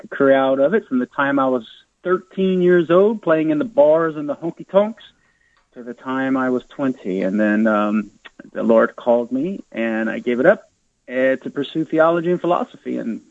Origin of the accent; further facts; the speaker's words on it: Lafayette, Louisiana, United States; Yeah, a little bit. I play a little music there, but more so from Lafayette. And I do get back. Yeah, Lafayette, Louisiana.